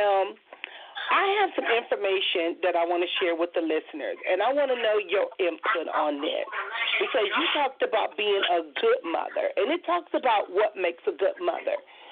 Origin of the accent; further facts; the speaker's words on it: Compton, California, United States; I noticed that there was a family that I grew up with in Compton, which was called the Emanuels